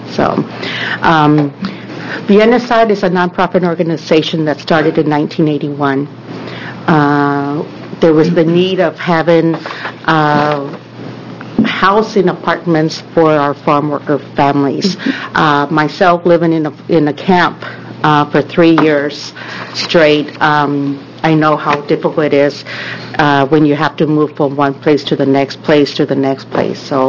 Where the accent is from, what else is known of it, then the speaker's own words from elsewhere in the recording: Cornelius, Oregon, United States; also born or lived in Texas; from Cornelius, Oregon.